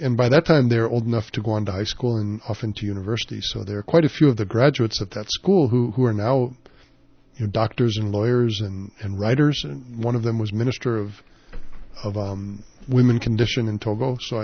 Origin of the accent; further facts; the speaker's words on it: Missouri, United States; In the little Episcopal church where I grew up in Missouri. It was a pretty small, beautiful little church called Trinity.